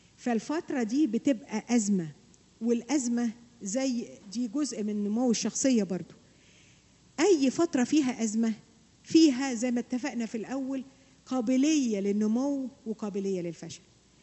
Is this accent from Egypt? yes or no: yes; Egypt; عندنا في مصر